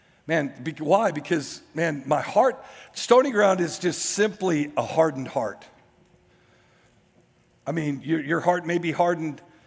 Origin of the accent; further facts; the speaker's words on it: Warrington, North West England, United Kingdom; I'm from Warrington. You can't expect for me to make this hurdle.